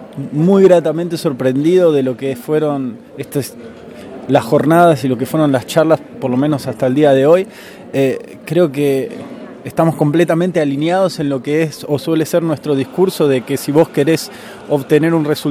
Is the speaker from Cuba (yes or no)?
no; Argentina; accent: Argentine; now in Chile; Yo soy originario de Argentina, por el tono te darás cuenta.